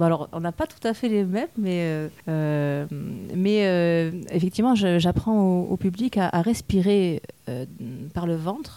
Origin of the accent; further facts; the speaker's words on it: Toulouse, Occitanie, France; Voilà, c'est ça. Je ne le cache pas, d'ailleurs. J'essaie de garder mon accent, mais ce n'est pas facile.